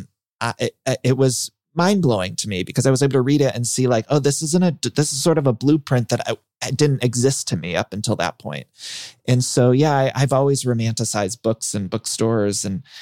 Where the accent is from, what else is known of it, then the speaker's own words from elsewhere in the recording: Ohio, United States; Yeah, no, I grew up in Ohio and yeah, you're totally right.